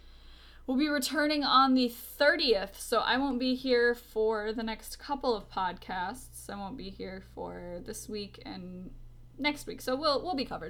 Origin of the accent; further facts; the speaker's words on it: Canada; We're from Canada.